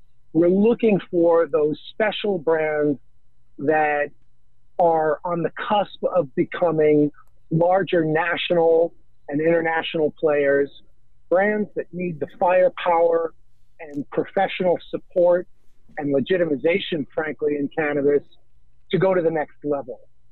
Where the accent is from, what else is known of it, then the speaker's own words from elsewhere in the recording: New York, United States; I am American. I'm a proud American. I'm born and raised in New York. I'm born and raised in New York